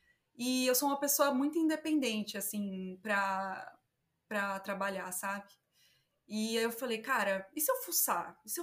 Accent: São Paulo, Brazil; eu sou do interior, né? Eu nasci em São Paulo, mas eu vivi minha vida inteira no interior

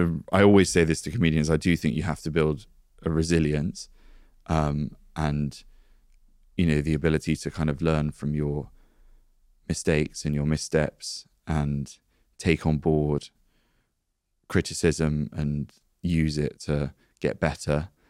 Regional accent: United Kingdom; We're British, and I'm like, oh no.

